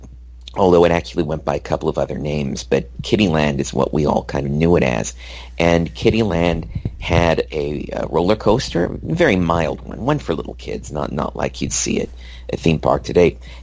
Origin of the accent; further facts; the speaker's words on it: Los Angeles, California, United States; born there; So I was born in Cedars of Lebanon on Sunset Boulevard near Vermont, and I was born there in 1968.